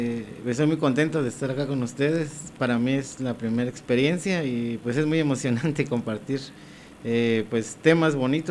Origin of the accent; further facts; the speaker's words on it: Chiapas, Mexico; Pues yo soy del estado de Chiapas, un poquito más al sur, más pegado a Guatemala